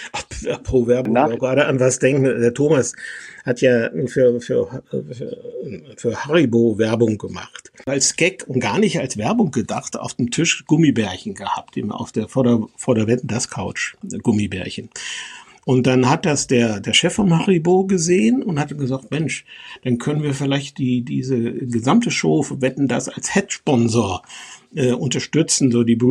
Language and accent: German; Hannover, Lower Saxony, Germany; als Norddeutscher, der ja in Hannover geboren ist und beim NDR in Hamburg seine ersten Gehversuche gemacht hat